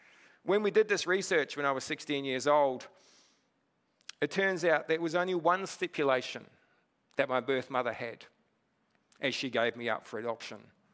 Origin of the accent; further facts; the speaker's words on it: Whanganui, Manawatū-Whanganui, New Zealand; born there; I was born in Whanganui. Anybody got history in Whanganui? No? There's a few of us out there, the mighty river.